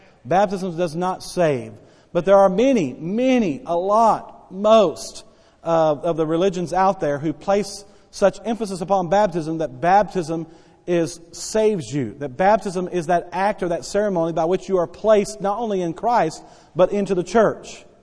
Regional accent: United States; born there; I was born and privileged to be born an American. And because I'm an American and born in America

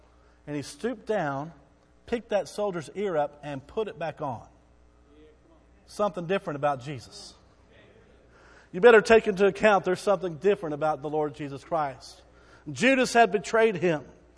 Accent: Texas, United States; Some of us get the idea because we're from Texas, everything is just huge.

